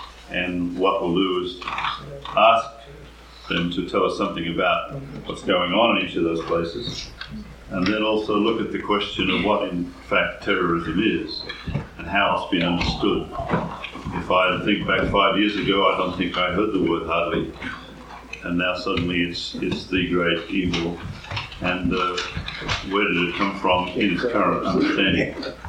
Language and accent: English; Australia; And I come from Australia